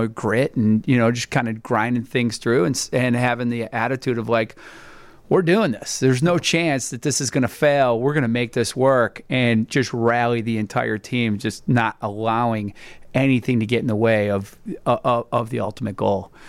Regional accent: Oak Brook, Illinois, United States; So, I grew up, actually in the suburbs of Chicago in area of Oak Brook.

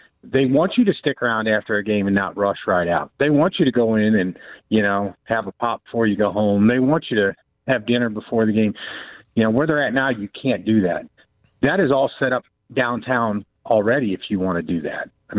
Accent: St. Louis, Missouri, United States; I'm born and raised in St. Louis, don't hold that against me

